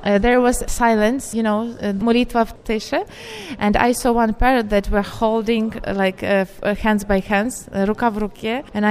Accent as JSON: {"language": "Polish", "town": "Lviv", "region": "Lviv Oblast", "country": "Ukraine", "second_language": "Polish", "said": "Z Lwowa, Lemberga or Lviv. Jestem z Ukrainy."}